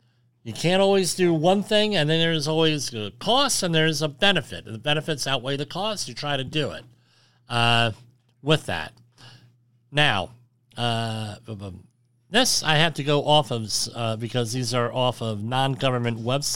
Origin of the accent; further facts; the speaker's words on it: Woodbridge, New Jersey, United States; In my hometown of Woodbridge, they did that.